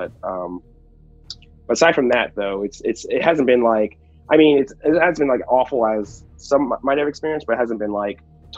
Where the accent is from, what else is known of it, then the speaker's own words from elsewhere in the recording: Connecticut, United States; Growing up in Connecticut was kind of interesting. Like, I think I was one of the few Black people in the school.